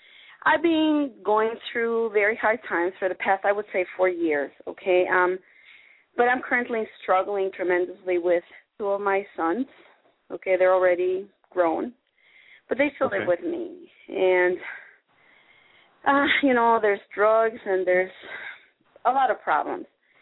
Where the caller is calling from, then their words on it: Illinois, United States; I'm calling from Illinois.